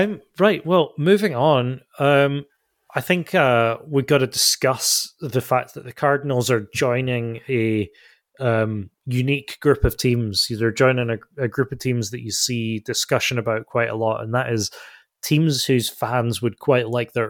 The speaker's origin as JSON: {"language": "English", "country": "United Kingdom", "said": "It's the thing that I find odd as a British fan is the fact that they don't bother trying to make a new one every year."}